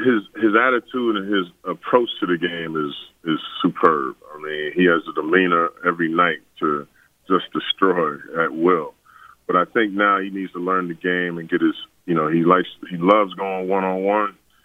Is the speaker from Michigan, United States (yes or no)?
no; New York, United States; he was a country boy, and I was from New York